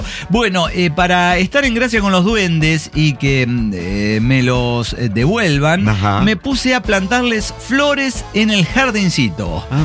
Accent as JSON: {"language": "Spanish", "region": "Guanajuato", "country": "Mexico", "lives_now": "Guasave, Mexico", "said": "soy de Guanajuato, estoy viviendo aquí en Guasave, Sinaloa"}